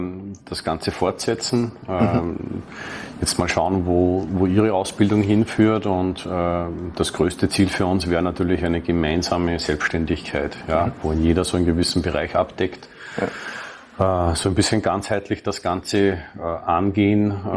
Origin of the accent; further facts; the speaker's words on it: Austria; ich komme ja aus Österreich, da ist ja das Ganze noch nicht ganz so fortgeschritten.